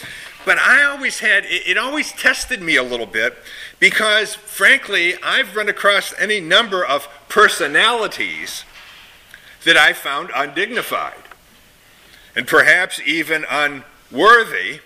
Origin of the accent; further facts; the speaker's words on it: Michigan, United States; I, because I grew up outside of Detroit